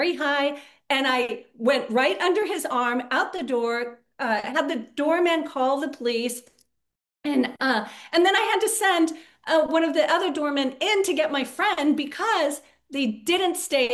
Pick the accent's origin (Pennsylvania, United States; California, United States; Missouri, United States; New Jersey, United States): California, United States; San Diego; I grew up in San Diego, and at one point I was 21.